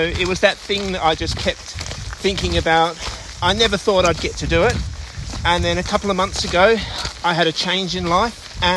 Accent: Kalgoorlie, Western Australia, Australia; I'm from Kalgoorlie in Western Australia, in the middle of the desert.

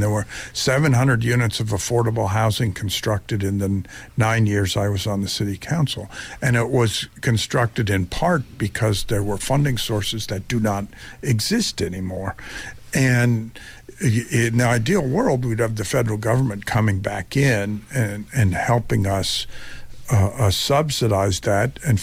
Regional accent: California, United States; as a Californian

